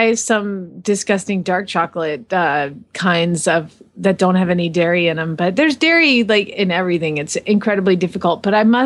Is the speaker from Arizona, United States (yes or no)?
yes; Phoenix, Arizona, United States; from Phoenix, Arizona.